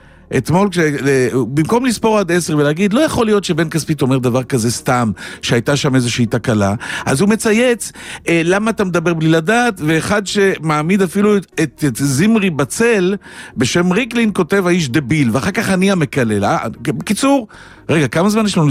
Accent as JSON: {"language": "Hebrew", "town": "Holon", "region": "Tel Aviv District", "country": "Israel", "said": "וכשאני נתקל בחלאה, אני קורא לה חלאה. ככה אני מחולון, מה לעשות?"}